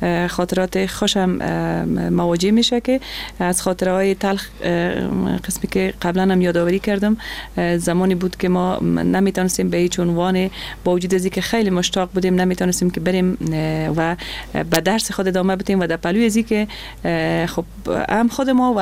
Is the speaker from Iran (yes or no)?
no; Afghanistan; خب در افغانستان با تاسف زن بودن مشکلات خود داره، با وجود از اینکه ما در خانواده روشن فکر چانس آوردیم که در خانواده روشن فکر به دنیا آمدیم